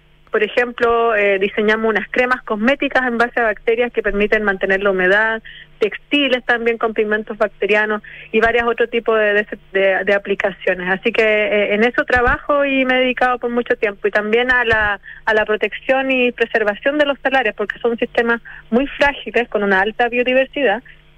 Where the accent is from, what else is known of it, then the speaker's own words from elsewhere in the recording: Mejillones, Antofagasta, Chile; also born or lived in Santiago / Germany; yo soy de aquí de la zona, yo nací en Antofagasta, pero viví también mi infancia en Mejillones.